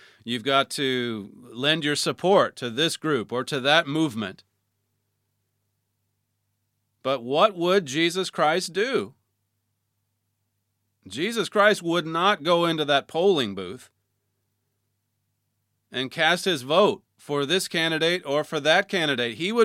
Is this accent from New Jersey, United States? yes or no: no; Oklahoma, United States; now in United Kingdom; Even when I tell people here in the UK I'm from Oklahoma, I think 99 times out of 100, it immediately goes into the song … from the play.